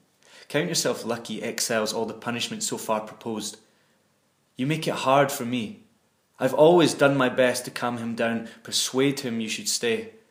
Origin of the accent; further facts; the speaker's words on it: Nairn, Scotland, United Kingdom; also born or lived in Cape Town, South Africa / Dundee; I was actually born in Cape Town, South Africa, but I only lived there for the first year of my life, and then I was brought up and raised in Nairn, just outside Inverness in the Highlands of Scotland.